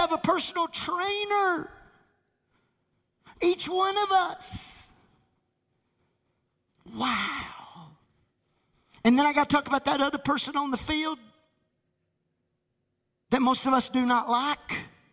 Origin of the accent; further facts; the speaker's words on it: Dexter, Kentucky, United States; I was raised in Kentucky. When I was raised in Kentucky, outside of Dexter, I grew up wanting to be a Kentucky basketball player.